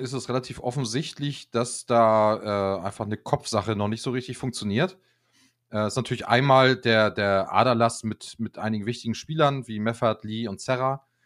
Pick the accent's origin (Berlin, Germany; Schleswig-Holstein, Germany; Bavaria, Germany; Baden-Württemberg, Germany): Schleswig-Holstein, Germany; Kiel; als Kieler ist man da schon natürlich ein bisschen eingenommen